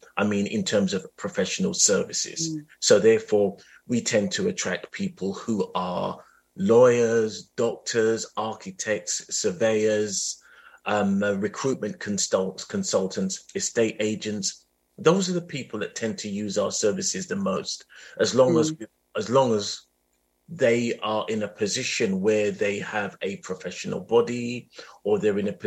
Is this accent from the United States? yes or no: no; Lewisham, London, United Kingdom; but I am from Southeast London and I'm from Lewisham.